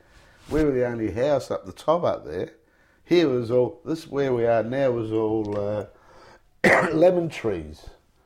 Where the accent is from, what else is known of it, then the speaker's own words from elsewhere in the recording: Vicenza, Veneto, Italy; they're all from Treviso mainly, but we're from Vicenza, which is, not a long way away